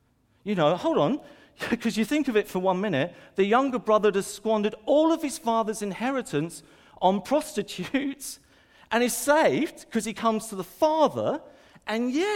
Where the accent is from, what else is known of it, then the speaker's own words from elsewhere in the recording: Brighton, South East England, United Kingdom; what he wanted to do was to go back to the family home that we grew up in Patcham, in Ladysmull Road. And do you know what? We had some terrific, happy memories there. As kids growing up, we really, really did.